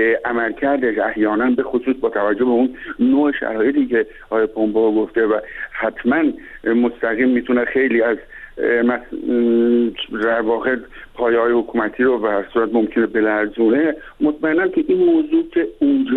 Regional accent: Iran; من به عنوان یک ایرانی، به عنوان یک ایرانی که در ایران زندگی میکنم

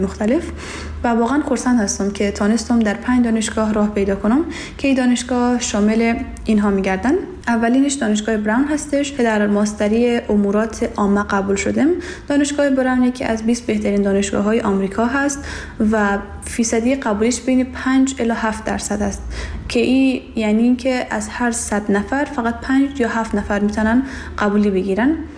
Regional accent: Herat, Afghanistan; عمرم 21 سال هست و اصالتا از ولایت دایکندی می باشم، لیکن در ولایت هرات بزرگ شدم و مکتب را در هرات تمام کردم.

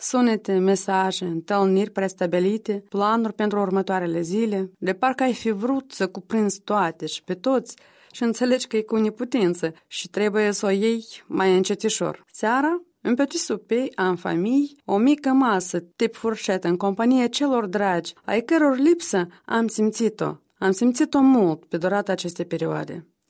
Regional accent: Chișinău, Moldova; Chișinăul, oraș contradictoriu. Cum n-ar fi? Rămâne orașul meu natal, iubit și dorit.

